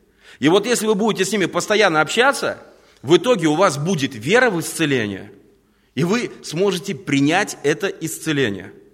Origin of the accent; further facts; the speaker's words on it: Riga, Latvia; я из Риги